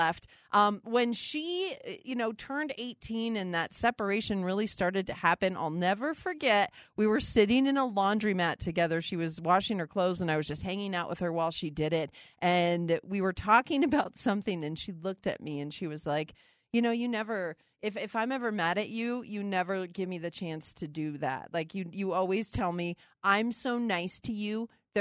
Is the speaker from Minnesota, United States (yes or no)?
no; North Dakota, United States; moved away as an adult; when I left home, I moved from North Dakota to Colorado 2.5 months after I graduated high school. I was out of there.